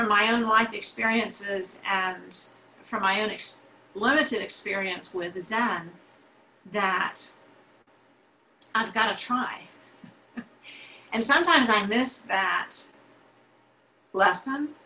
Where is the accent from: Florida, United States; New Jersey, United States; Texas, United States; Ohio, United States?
Florida, United States; It brought me back to growing up in Florida, which I did do. And there we have these little teeny tiny lizards.